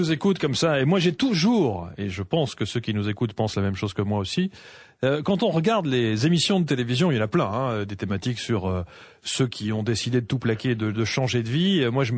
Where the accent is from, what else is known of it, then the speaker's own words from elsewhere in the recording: France; Et je suis français, donc j'ai envie de m'y installer